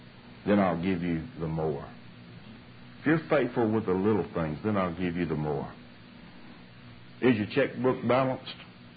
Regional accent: Louisiana, United States; Now, that's a little out of context, but y'all have to excuse me because I'm from Louisiana.

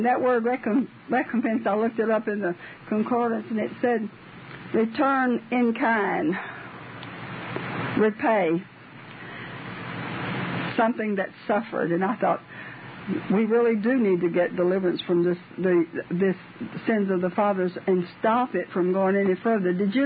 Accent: Tennessee, United States; I'm from Tennessee. I'm only barefooted.

